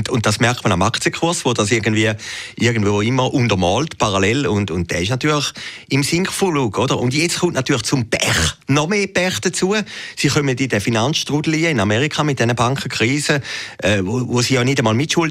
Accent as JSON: {"language": "German", "country": "Switzerland", "said": "Da hat man sich als Schweizer natürlich auch ein bisschen besser gefühlt."}